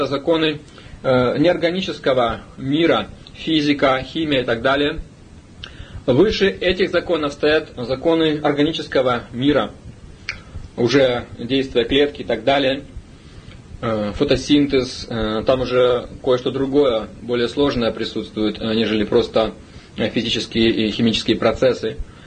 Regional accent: Vladivostok, Primorsky Krai, Russia; born there; Сам я родился во Владивостоке в 60-м году.

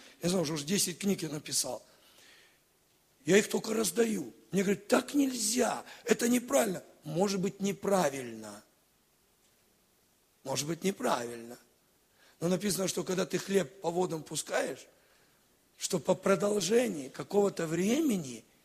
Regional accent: Latvia; И мы будем гордиться, говорить, я из Латвии.

